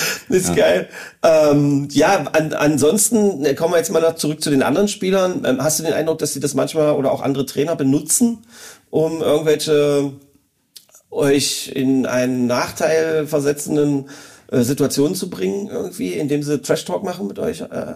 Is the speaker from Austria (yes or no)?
no; Magdeburg, Saxony-Anhalt, Germany; als Magdeburger